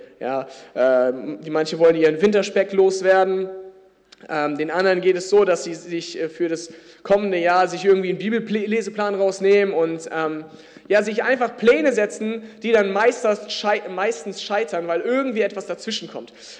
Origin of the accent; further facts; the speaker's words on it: Hilden, North Rhine-Westphalia, Germany; also born or lived in Langenfeld; Ich komme gerade aus Hilden, aus der Gemeinde, wo ich aufgewachsen bin. Aber auch Langenfeld ist eine Gemeinde, in der ich auch mit groß geworden bin.